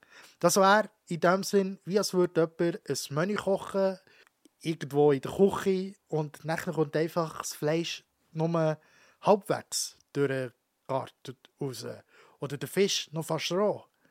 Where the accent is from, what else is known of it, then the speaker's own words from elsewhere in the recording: Switzerland; Ich bin in der Schweiz. Entschuldigung, bei uns in der Schweiz auch.